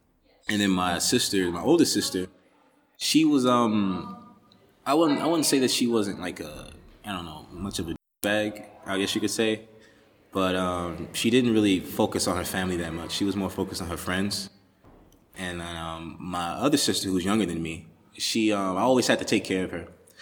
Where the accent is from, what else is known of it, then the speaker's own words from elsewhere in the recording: Chicago, Illinois, United States; I grew up in Chicago, Illinois. The West Side, it was like it's called the Lawndale community.